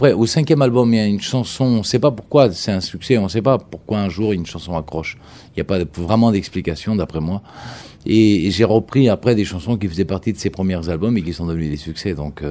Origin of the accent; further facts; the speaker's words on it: Portugal; Je suis portugais et très fier de l'être.